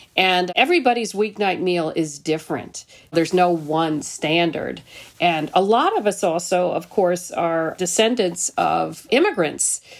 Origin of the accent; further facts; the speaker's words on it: New York City, New York, United States; And then growing up in New York City, when I was in high school